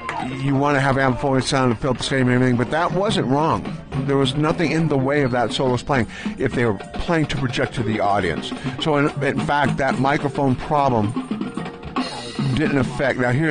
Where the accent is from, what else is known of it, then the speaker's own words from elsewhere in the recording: Hidden Lake, Idaho, United States; I'm from Hidden Lake, Idaho